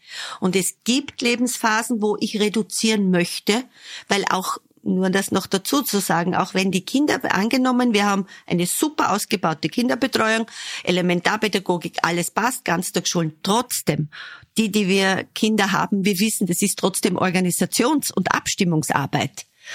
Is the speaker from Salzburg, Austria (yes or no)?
no; Burgenland, Austria; Sie haben schon gesagt, ich komme aus dem Südburgenland.